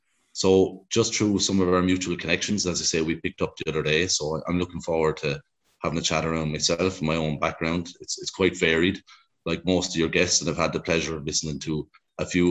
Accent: Wexford, Leinster, Ireland; also born or lived in New York / Canada / Dublin; my background is I'm born and raised in Wexford, and I've spent a couple of decades kind of working in different places, New York and Canada, primarily in Dublin

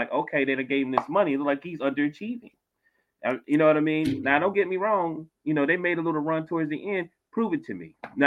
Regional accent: Akron, Ohio, United States; And I'm from Akron, B.

